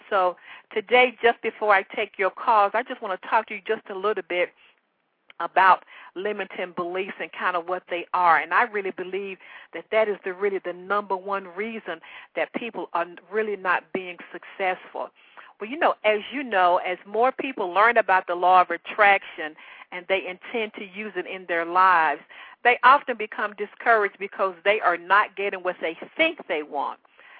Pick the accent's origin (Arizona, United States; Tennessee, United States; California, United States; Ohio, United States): Tennessee, United States; Chattanooga; born there; I was born in Chattanooga, Tennessee, the only girl to my parents.